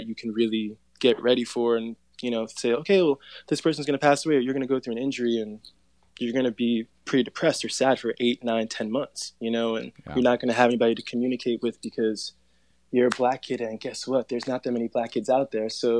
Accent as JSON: {"language": "English", "region": "New York", "country": "United States", "tie": "born or raised there", "said": "growing up in New York and my parents are Jamaican, we're immigrants, like, Bronx, moving to Long Island and so on and so forth."}